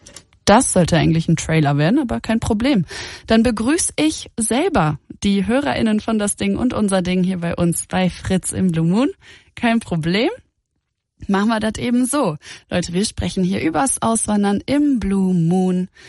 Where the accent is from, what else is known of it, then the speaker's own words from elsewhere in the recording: Lower Saxony, Germany; Ich komme ja eigentlich aus Niedersachsen, aber nach der Schule war ich direkt so, weiter geht's. Und erst war ich dann im Süden unterwegs, in Mainz an der Uni.